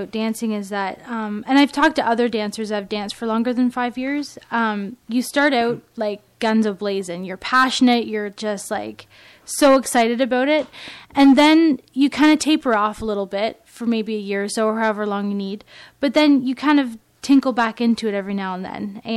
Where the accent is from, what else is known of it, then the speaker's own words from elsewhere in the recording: Goderich, Ontario, Canada; now in Waterloo, Canada; When I first moved to Waterloo, I'm from Goderich, and for the first year I had like no friends.